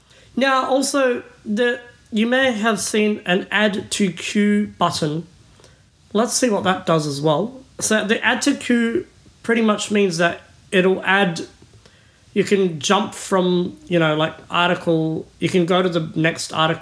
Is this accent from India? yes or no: yes; India; English is a second language; And for a person like me, who is from India originally, I like to read articles in my mother tongue, or listen to articles in my mother tongue, or rather.